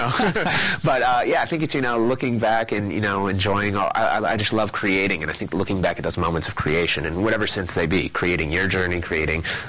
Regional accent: Minneapolis, Minnesota, United States; I was a kid from Minneapolis at the end of the day.

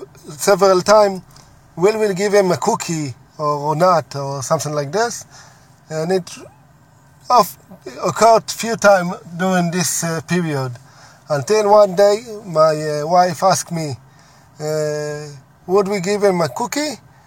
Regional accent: Nigeria; first language Igbo; English is a second language; So, as you can tell, English is not my first language. My native language is Igbo.

